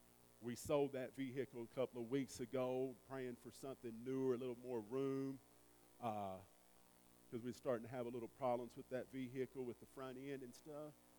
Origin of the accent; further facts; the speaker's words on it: the South, United States; I'm from the South, if you can't tell. Most people know.